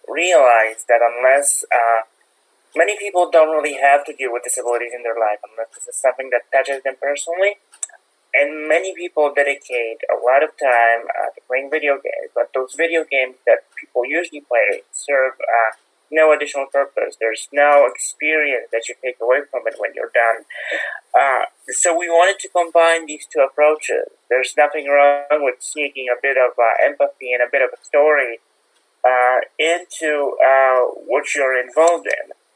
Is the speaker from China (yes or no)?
no; Poland; now in United States; I started the foundation because I was in a wheelchair all my life. I moved to America from Poland